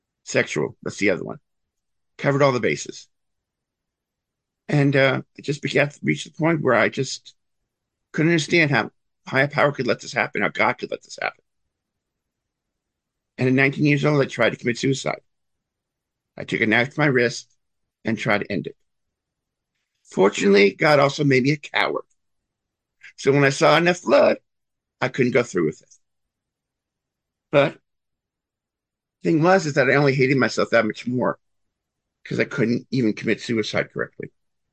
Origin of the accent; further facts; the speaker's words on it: New York, United States; now in Jackson, United States; I'm a New Yorker. I grew up in New York. I currently live in Jackson, Mississippi, the other end of the world for a lot of people.